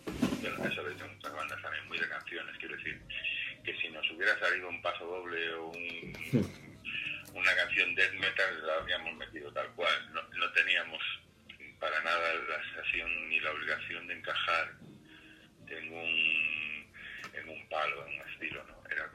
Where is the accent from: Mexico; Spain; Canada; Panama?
Spain; Galicia; los gallegos de verdad, somos gallegos